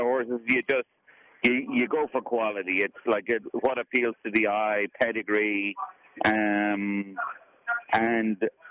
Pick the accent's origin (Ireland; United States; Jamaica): Ireland; County Meath; I'm from County Meath.